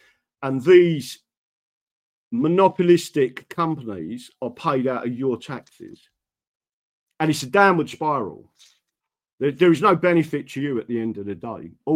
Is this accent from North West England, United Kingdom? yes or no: no; London, United Kingdom; born there; and I was born in London